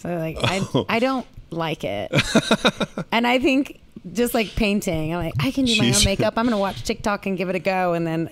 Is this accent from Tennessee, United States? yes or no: no; New Mexico, United States; I'm from New Mexico, and the same kind, my music mm-hmm. lately has been all about where I'm from.